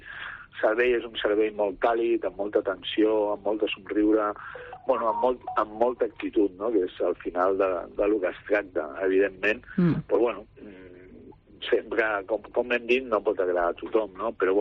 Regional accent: Vilanova i la Geltrú, Catalonia, Spain; Jo sóc d'aquí, del costat, de Vilanova, sempre professionalment m'he criat a Sitges

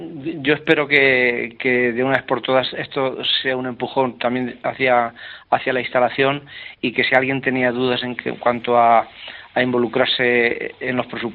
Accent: Almansa, Castilla-La Mancha, Spain; also born or lived in Albacete / Carcelén; yo nací en Albacete, a los 9 años viví en Carcelén y desde los 9 años vivo en Almansa. Entonces, nunca me he ido de Almansa

